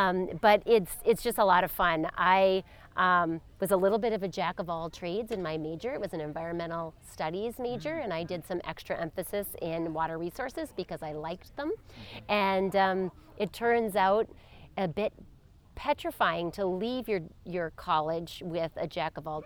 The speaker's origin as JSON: {"language": "English", "region": "Wisconsin", "country": "United States", "tie": "born or raised there", "said": "And I grew up in Door County, Wisconsin, so I grew up on the water, both the Bay of Sturgeon Bay and on Lake Michigan."}